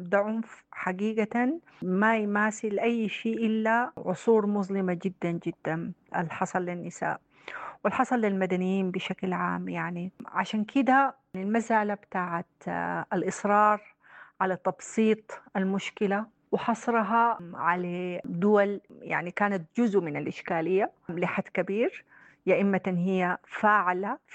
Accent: Sudan; وفي إيقاف الفظاعات اللي إحنا بنعاني منها كسودانيين.

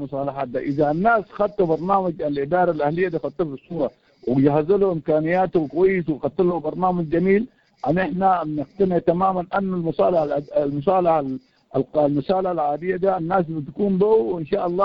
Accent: Darfur, Sudan; لكن انا مشاكل دارفور، احنا من دارفور طبعا، مشاكل دارفور ده عميق جدا

